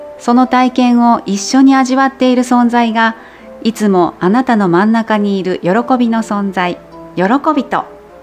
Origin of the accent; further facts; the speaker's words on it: Kansai, Japan; まあ、カラッとしてて、私たち関西の人はね過ごしやすいんですけれども